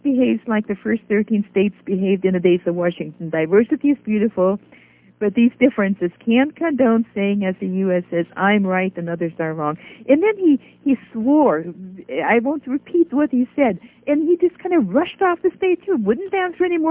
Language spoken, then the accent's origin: English; Norway; moved away; since I grew up in Norway, and we lived in peace and freedom